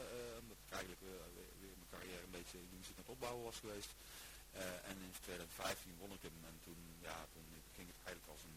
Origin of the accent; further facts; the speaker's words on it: 's-Hertogenbosch, North Brabant, Netherlands; also born or lived in Amsterdam; Ik ben 2 jaar later ben ik toch weer teruggetrokken naar Den Bosch waar ik vandaan kom.